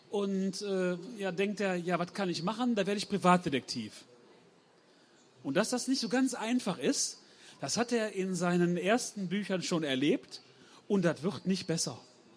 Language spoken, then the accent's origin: German; Kerken, North Rhine-Westphalia, Germany; 53 Jahre alt. Ich komme aus Kerken, das ist an der holländischen Grenze. Eigentlich brauche ich gar kein Navi, ich wohne am Niederrhein. Da kann man alles sehen. Ist total flach.